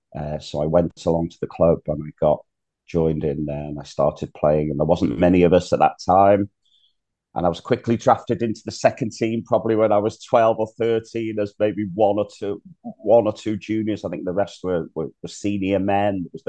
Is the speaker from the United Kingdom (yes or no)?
yes; Bangor, Wales, United Kingdom; born there; I've just turned 61 years old. I was born in Bangor in the early 60s. And my parents actually were of Irish descent. And for the first 3 years of my life, believe it or not, I lived in Capel Curig.